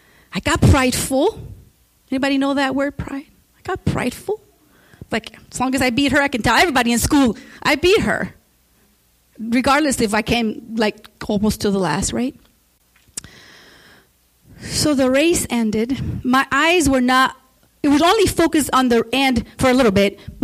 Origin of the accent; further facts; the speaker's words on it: Mexico; you all know I'm from Mexico.